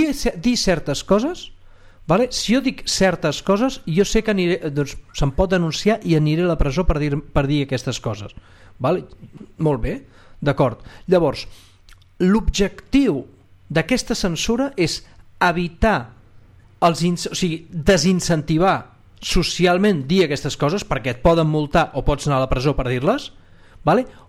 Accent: Catalonia, Spain; Qui ha patit censura som els catalans.

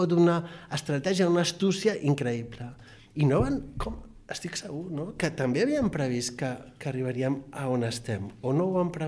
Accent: Balearic Islands, Spain; now in Barcelona, Spain; jo soc menorquí, és a dir, jo això ho estic veient des de fora

